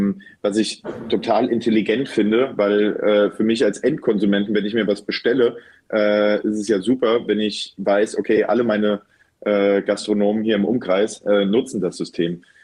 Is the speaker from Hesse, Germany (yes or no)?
yes; Bad Nauheim, Hesse, Germany; dass bei mir in meiner Heimatstadt in Bad Nauheim